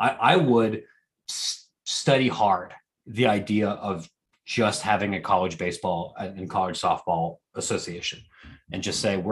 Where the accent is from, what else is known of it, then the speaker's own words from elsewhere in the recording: Columbus, Ohio, United States; now in Chicago, United States; I live in Chicago. I'm from Columbus.